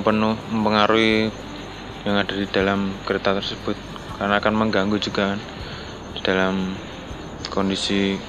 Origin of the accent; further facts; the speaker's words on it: Surabaya, East Java, Indonesia; Iya, saya berasal dari Surabaya.